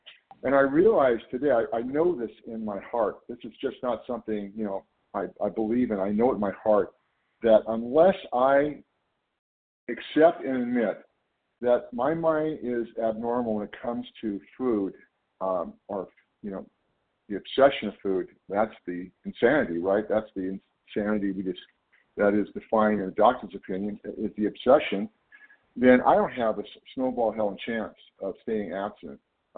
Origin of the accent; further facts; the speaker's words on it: California, United States; I'm from California.